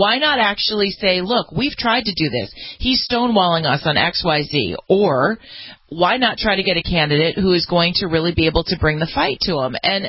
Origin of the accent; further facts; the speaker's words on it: United States; As an American, this makes my stomach turn.